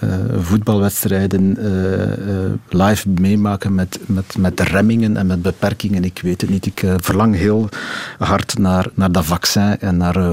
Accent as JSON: {"language": "Dutch", "region": "Flanders", "country": "Belgium", "said": "Goede West-Vlaming."}